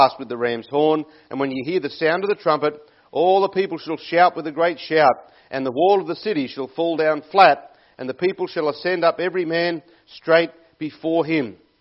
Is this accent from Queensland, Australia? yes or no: no; Sydney, New South Wales, Australia; I think much nicer than people from Sydney, and I come from Sydney.